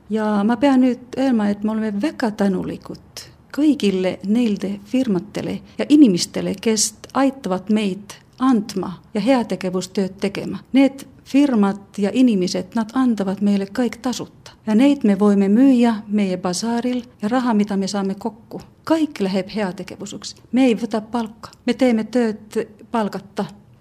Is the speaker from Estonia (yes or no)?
no; Finland; Estonian is a second language; Kun mä itse olen Soomest, niin se on hea asia.